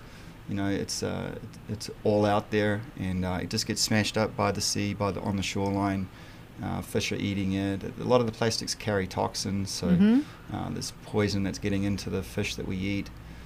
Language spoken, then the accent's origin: English; Auckland, New Zealand; I grew up in Auckland.